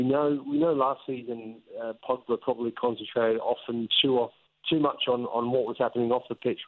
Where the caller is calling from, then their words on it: London, United Kingdom; Well, I'm in London at my home, so nice early start for me.